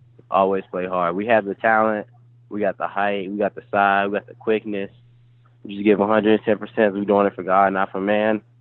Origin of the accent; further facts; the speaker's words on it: Maryland, United States; now in Kentucky, United States; Originally I'm from the Maryland DC area.